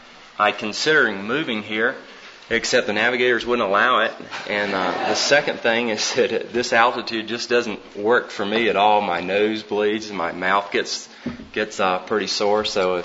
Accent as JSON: {"language": "English", "region": "North Carolina", "country": "United States", "said": "Mel mentioned I was from North Carolina."}